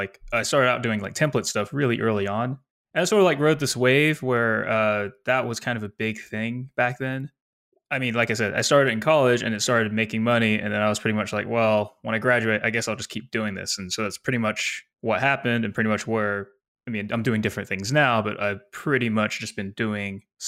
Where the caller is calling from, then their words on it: Nashville, Tennessee, United States; I am calling from Nashville, Tennessee, in the United States.